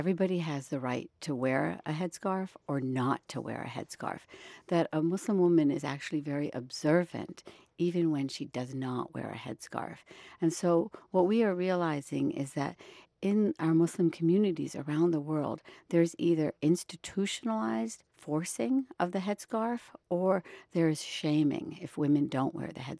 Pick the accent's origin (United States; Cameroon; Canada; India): India; born there; I was born in India into a very conservative Muslim family.